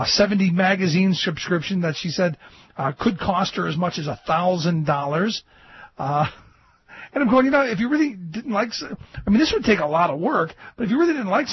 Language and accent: English; Ohio, United States; And in my hometown, you know, I've had some run-ins, but you don't expect this. On Tuesday, Cuyahoga County Sheriff's Deputy Paul Lawrence was arrested